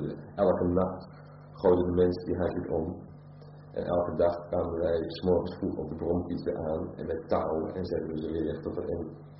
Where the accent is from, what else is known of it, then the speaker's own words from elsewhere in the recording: Amsterdam, North Holland, Netherlands; now in Zeeland, Netherlands; Ja, we zijn uit Amsterdam.